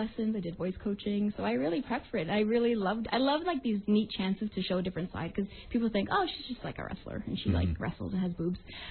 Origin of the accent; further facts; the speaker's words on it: Toronto, Ontario, Canada; retiring in my hometown, you know, of Toronto in front of my hometown crowd